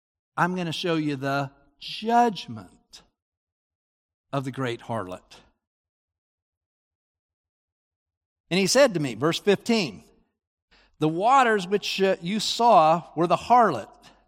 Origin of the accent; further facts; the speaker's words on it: Utah, United States; Of course, I'm from Utah, and my definition of a mountain is far different.